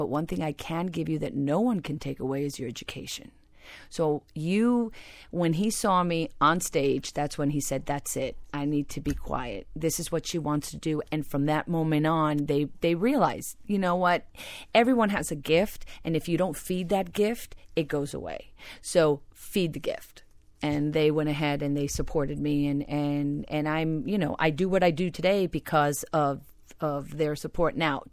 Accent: Plantation, Florida, United States; Well, growing up in Broward, I was truly a minority. We were one of the few Cuban families or Hispanic families in Plantation.

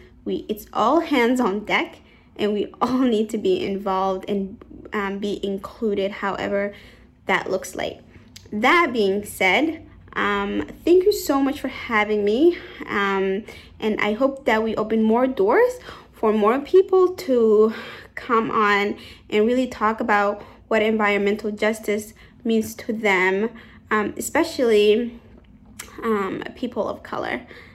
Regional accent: Lewiston, Maine, United States; I am from Lewiston, Maine

